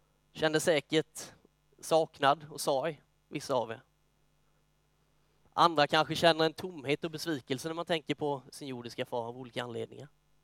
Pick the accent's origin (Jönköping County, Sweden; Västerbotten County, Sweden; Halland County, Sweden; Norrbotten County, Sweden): Jönköping County, Sweden; Myresjö; vi åkte ofta ut på grusvägarna utifrån utanför Myresjö där jag växte upp